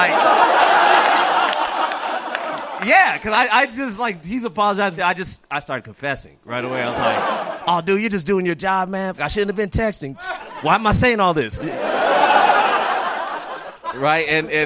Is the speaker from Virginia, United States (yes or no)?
no; California, United States; And I go into my training from growing up in California.